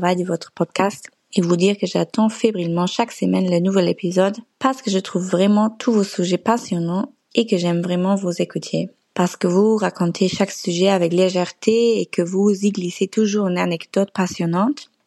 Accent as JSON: {"language": "French", "country": "Germany", "said": "je viens d'Allemagne. Je suis professeure de français dans un collège"}